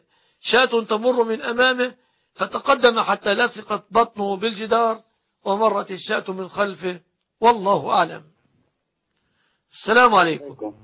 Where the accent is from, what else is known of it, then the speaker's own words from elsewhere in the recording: Egypt; أن يحفظ بلادنا مصر من كل مكروه وسوء